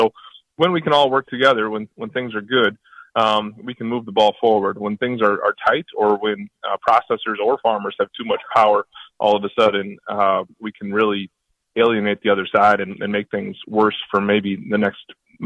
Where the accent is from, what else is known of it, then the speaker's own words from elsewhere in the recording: Minnesota, United States; I'm from Minnesota.